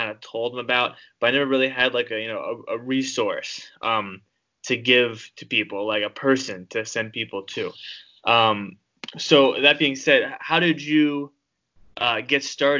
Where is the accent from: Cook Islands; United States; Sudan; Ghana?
United States; Pennsylvania; I'm from Pennsylvania, right? I grew up in the Lehigh Valley